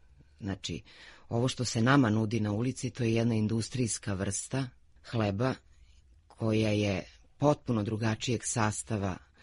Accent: Lajkovac, Kolubara District, Serbia; ja dolazim iz Lajkovca, odakle je krenula Kolubarska bitka.

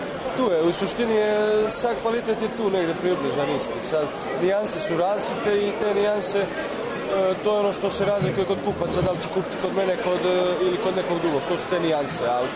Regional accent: Mačkat, Serbia; Iz Mačkata, tu.

